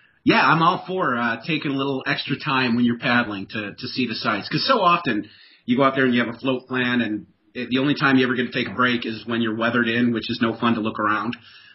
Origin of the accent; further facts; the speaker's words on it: Detroit, Michigan, United States; I am from Detroit. I have seen some scary stuff in my day